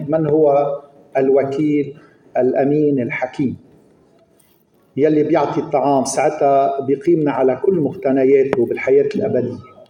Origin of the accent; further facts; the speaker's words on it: Lebanon; مثل ما عم بصير عندنا بلبنان